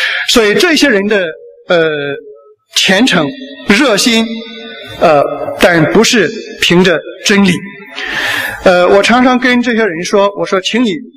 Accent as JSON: {"language": "Chinese", "country": "China", "moved": "as an adult", "lives_now": "Australia", "said": "我来到澳洲以后，我作为一个中国人语言不通的时候"}